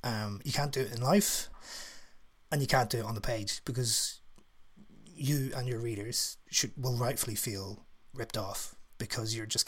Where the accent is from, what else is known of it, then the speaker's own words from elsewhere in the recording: Ireland; now in London, United Kingdom; Because the column is about parenting and family and being Irish in London and all those things.